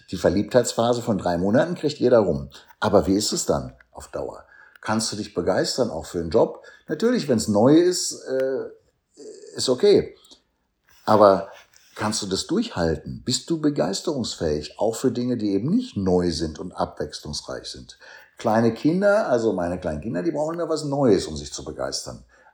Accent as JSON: {"language": "German", "country": "Germany", "said": "Trotzdem bleibt natürlich Deutschland auch meine Heimat."}